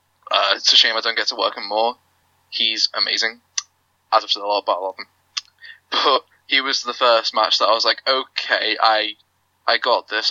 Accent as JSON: {"language": "English", "town": "Anfield", "region": "North West England", "country": "United Kingdom", "tie": "born or raised there", "said": "So next Thursday, which is the 24th, I am slated to appear at Wrestling Sports in my hometown of Anfield."}